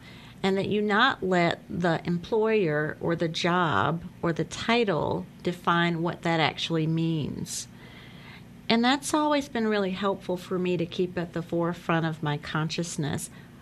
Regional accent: the South, United States; I grew up in the South. I have very Southern traditional values. I grew up in the church.

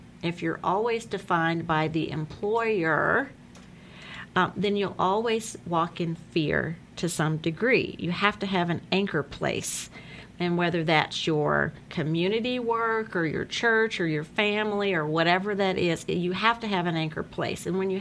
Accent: the South, United States; I grew up in the South. I have very Southern traditional values. I grew up in the church.

